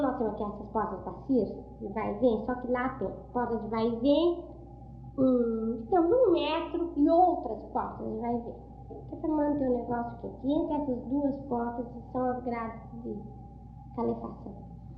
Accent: Brazil; Nós, como bons brasileiros, acostumados com as lojas

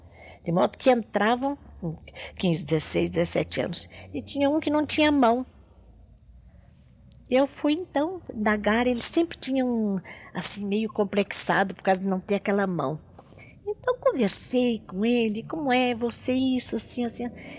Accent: Marília, São Paulo, Brazil; E eu, como sou muito brasileira e muito paulista, de modo que eu lutava com eles, né?

